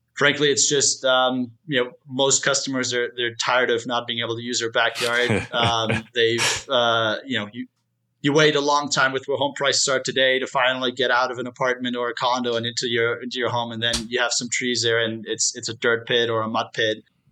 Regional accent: Germany; moved away as an adult; now in United States; I was born and raised in Germany. Not sure if you knew about that, but born and raised in Germany. Came to the U.S. By running track. I ran track at the University of Texas.

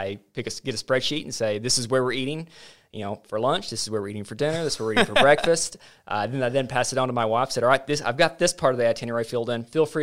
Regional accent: Arkansas, United States; Yeah, so I'm a native Arkansan. I grew up in South Arkansas, just south of Hot Springs.

